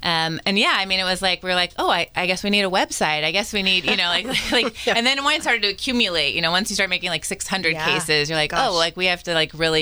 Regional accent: California, United States; growing up in the Bay Area and in Northern California, you know, wine is the thing that you drink.

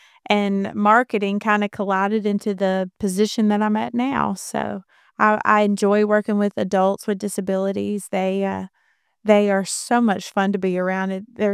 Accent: Helena, Alabama, United States; now in Alpine, United States; I'm from Helena and Pelham. I have one son and a husband who we reside in Alpine.

